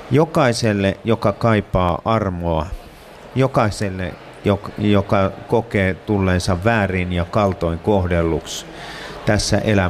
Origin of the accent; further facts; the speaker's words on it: Veteli, Central Ostrobothnia, Finland; Mä oon itse syntyisin Keski-Pohjanmaalta Vetelistä